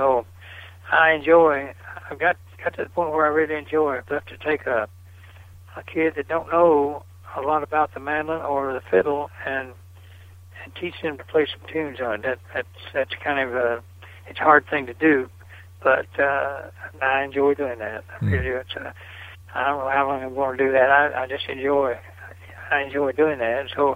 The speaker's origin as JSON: {"language": "English", "town": "Hyde", "region": "Kentucky", "country": "United States", "tie": "born or raised there", "said": "I teach school over in my hometown of Hyde, Kentucky"}